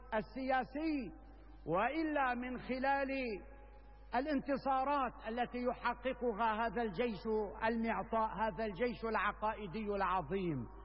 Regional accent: Syria; ونحن اليوم واجب علينا كسوريين جميعا أن نتحلى بالوعي

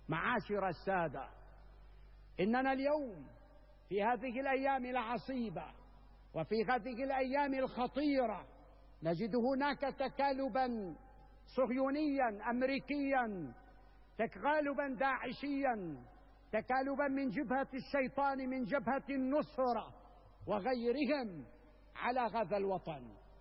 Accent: Syria; واجب علينا اليوم كسوريين جميعا

